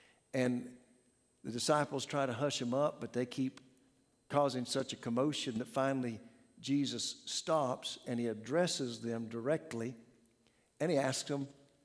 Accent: Pawhuska, Oklahoma, United States; I mentioned to you earlier that I grew up in Pawhuska, which is the county seat of Osage County, which is big grassland

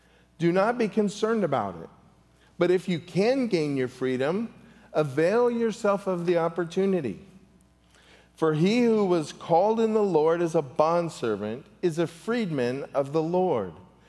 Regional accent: California, United States; Well, I was from California, and I looked like this

